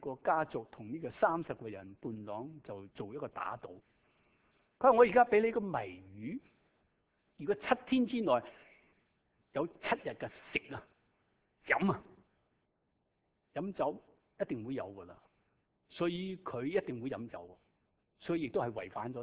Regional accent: China; 呢啲我哋中国人都好中意打谜噶，系咪啊？

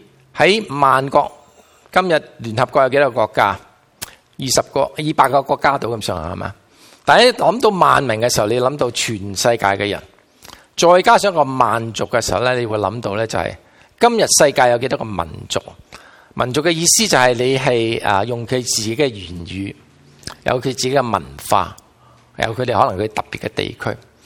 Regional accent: Guangdong, China; 所以我哋广东人咧

